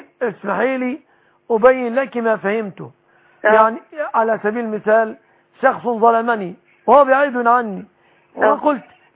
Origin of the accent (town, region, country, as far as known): Egypt